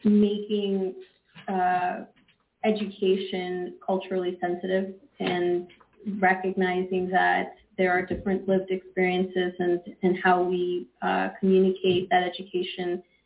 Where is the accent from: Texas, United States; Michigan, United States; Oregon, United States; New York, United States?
New York, United States; I went to either predominantly white schools or predominantly black schools growing up in New York.